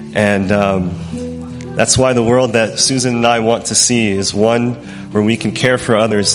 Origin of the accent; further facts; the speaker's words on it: Texas, United States; I'm from Texas. I'm a first-year medical student